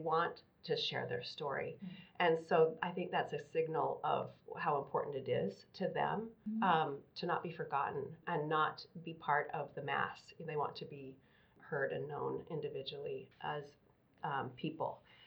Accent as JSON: {"language": "English", "region": "Western United States", "country": "United States", "tie": "born or raised there", "said": "So I am very white. I grew up in the West, Western United States"}